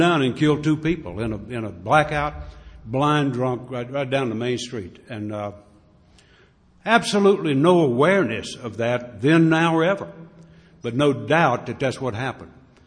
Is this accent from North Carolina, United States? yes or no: yes; Mayberry, North Carolina, United States; I started to live a way of life that I honestly didn't know existed when I grew up in Mayberry down in North Carolina.